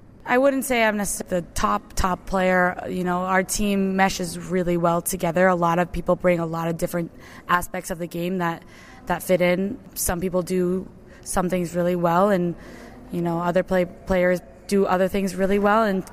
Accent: Milton, Massachusetts, United States; Milton, Massachusetts, United States.

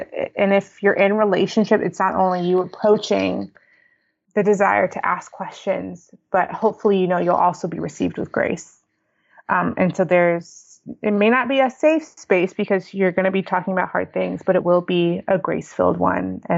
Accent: Texas, United States; I mean, I grew up in Texas, so all the way from country to 80s rock to yacht rock to rap to gospel.

